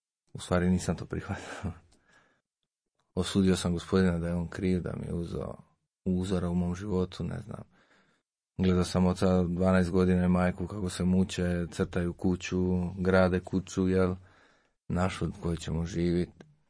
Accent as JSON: {"language": "Croatian", "region": "Slavonia", "country": "Croatia", "said": "dolazim iz Cene, ali iz malog sela u Slavoniji."}